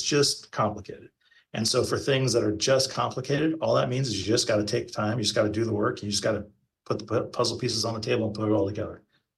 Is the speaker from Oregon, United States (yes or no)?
yes; Bend, Oregon, United States; I grew up in Bend, Oregon, and I worked at a place called Jake's Truck Stop.